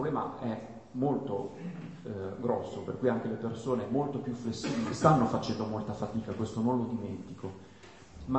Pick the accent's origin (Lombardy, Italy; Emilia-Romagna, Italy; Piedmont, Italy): Emilia-Romagna, Italy; Faenza; noi siamo di Faenza, insomma.